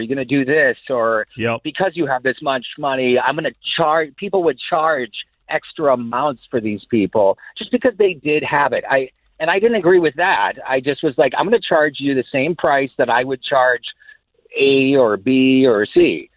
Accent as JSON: {"language": "English", "region": "Minnesota", "country": "United States", "tie": "born or raised there", "also_born_or_lived": "Los Angeles", "said": "I grew up here in Minnesota, and I'm a hairstylist."}